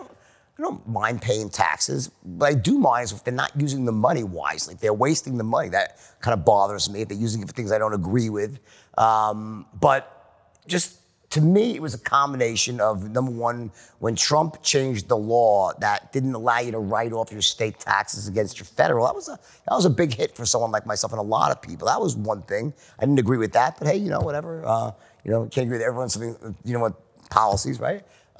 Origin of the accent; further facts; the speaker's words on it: New York, United States; You know, we come from Long Island.